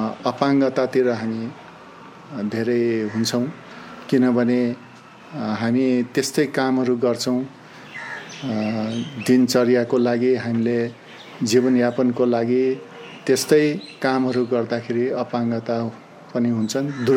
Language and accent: Nepali; Bhadrapur, Koshi Province, Nepal; born there; हामी अहिले भद्रपुर नगरपालिका अन्तर्गत छौँ। अब मेरो जन्मथलो मेरो कर्मथलो झापा जिल्लाको भद्रपुर नगरपालिका क्षेत्रभित्र पर्छ